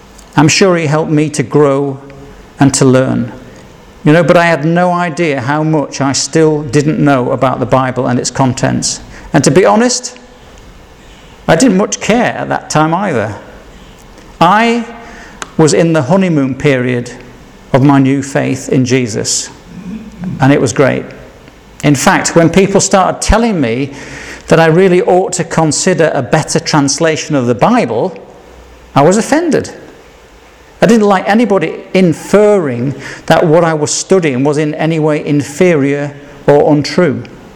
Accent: Yorkshire and the Humber, United Kingdom; And my problem with the King James Version is that I'm from Yorkshire. And I can't talk like that.

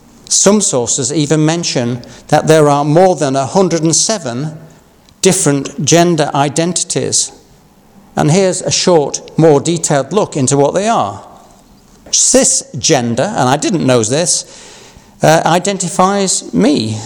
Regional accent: Yorkshire and the Humber, United Kingdom; accent: Yorkshire; There was a time when my accent would have left you in no doubt that I was and am a Yorkshireman.

